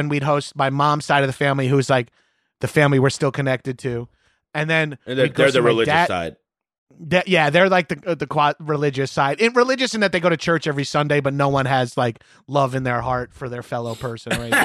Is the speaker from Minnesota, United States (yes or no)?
no; Long Island, New York, United States; I'm from Long Island and growing up in the 80s and 90s, my family thought I was gay because I really liked movies.